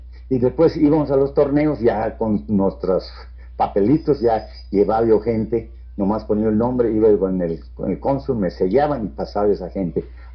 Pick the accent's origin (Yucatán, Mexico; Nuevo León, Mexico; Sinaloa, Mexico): Yucatán, Mexico; Tizimín; moved away; also born or lived in Tijuana / United States; yo decidí vivir en Tizimín, regresar a vivir, porque yo nací en Tizimín. Yo soy yucateco, de Tizimín yo me fui a Tijuana, de Tijuana me fui a Estados Unidos.